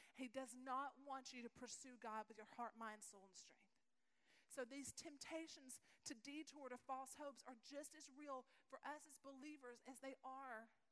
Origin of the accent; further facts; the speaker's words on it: Texas, United States; Because I'm from Texas, and there's always a horse involved in the rescue, okay?